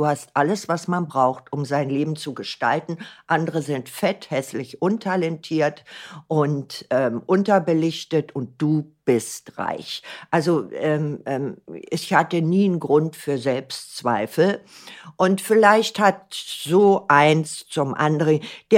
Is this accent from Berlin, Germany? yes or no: yes; Berlin, Germany; Wissen Sie, ich bin ein Berliner Kind. Ich bin in Berlin geboren von einer Flüchtlingsgroßmutter aus Weimar